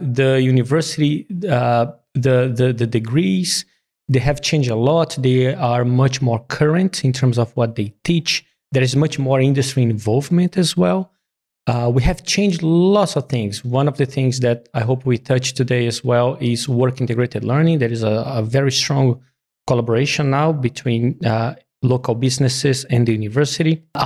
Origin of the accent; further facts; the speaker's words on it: Rio de Janeiro, Brazil; English is a second language; moved away as an adult; now in Australia; I'm originally from Brazil, from Rio, did my studies over there, and came to Australia in 2003